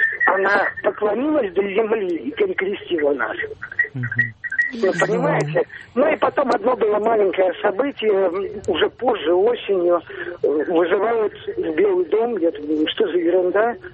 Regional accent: Noginsk, Moscow Oblast, Russia; я из Ногинска.

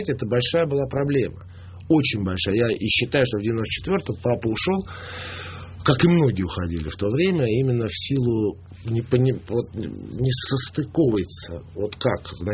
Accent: Moscow, Russia; Я москвич, приезжающий на каникулы.

